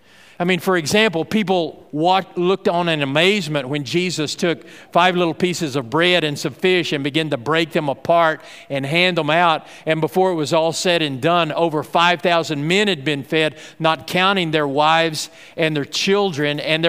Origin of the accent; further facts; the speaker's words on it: Texas, United States; because I grew up out in West Texas, where a lot of times it never did rain back then, you know, and when you're a farmer in West Texas, you believe in the power of God to send rain.